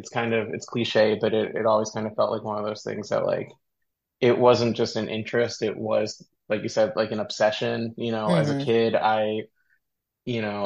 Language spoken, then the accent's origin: English; Philadelphia, Pennsylvania, United States; I grew up in Philadelphia, and there was a really good alt rock station that would just play everything.